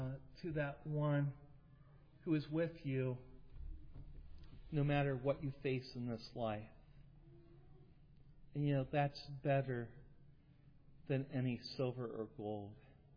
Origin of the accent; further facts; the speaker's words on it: Ohio, United States; Now, as some of you know, I grew up in here in Ohio. I grew up in Coshocton County in the hills.